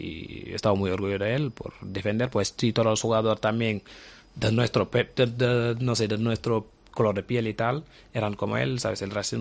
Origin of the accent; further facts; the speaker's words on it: Dakar, Senegal; now in Spain; porque me vieron jugar con Sub-17 de Senegal